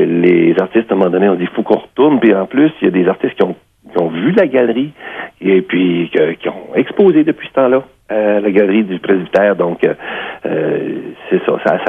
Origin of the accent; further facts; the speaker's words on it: Quebec, Canada; Étant donné que je viens de la MRC de la vallée de la Gatineau, de Nome